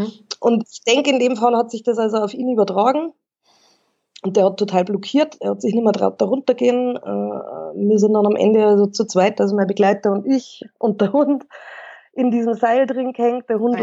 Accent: Burghausen, Bavaria, Germany; Nein, ich bin aus Burghausen. Das gehört also weder zum Chiemgau noch zum Berchtesgadener Land noch zu Salzburg. Das ist von Salzburg 60 Kilometer weit weg.

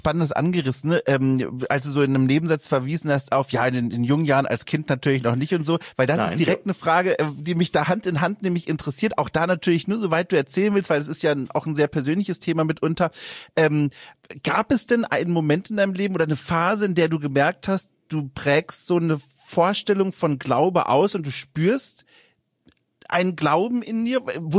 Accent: Bavaria, Germany; auch Süddeutschland, ich komme aus Franken

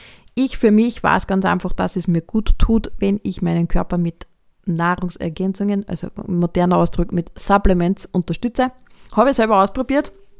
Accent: Lower Austria, Austria; Ich komme aus dem Weinviertel und von daher wissen wir, Weintrauben wachsen bei uns im September, Oktober.

